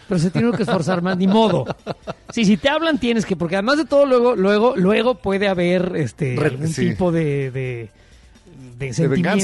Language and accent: Spanish; Mexico; somos los mexicanos, México es el resultado de un sincretismo cultural